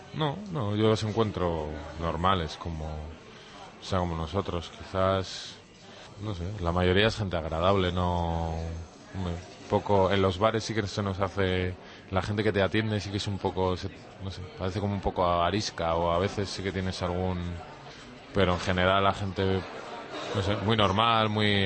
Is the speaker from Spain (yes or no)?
yes; Bilbao, Basque Country, Spain; yo vengo del norte de España, de Bilbao